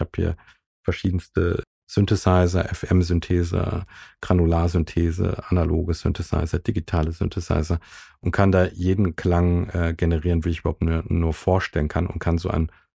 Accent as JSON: {"language": "German", "region": "Rhineland-Palatinate", "country": "Germany", "said": "Ich komme ja aus dem Westerwald und wohne hier auch wieder seit 14 Jahren"}